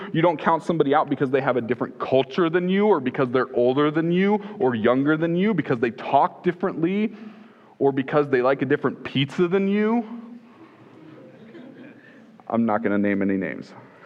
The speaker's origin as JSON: {"language": "English", "region": "Iowa", "country": "United States", "tie": "born or raised there", "said": "One of the largest churches in the area I grew up in Iowa"}